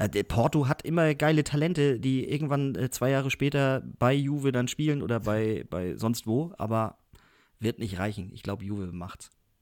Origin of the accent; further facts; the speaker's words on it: Würzburg, Bavaria, Germany; Also als Würzburger würde ich so sehen